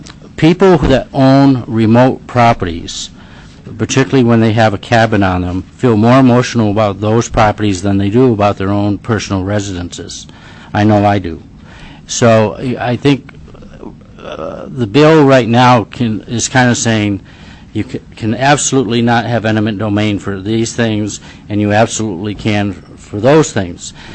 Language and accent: English; Connecticut, United States; now in Alaska, United States; like the state I grew up in Connecticut, it would be a much bigger deal. But in Alaska, we have so little private property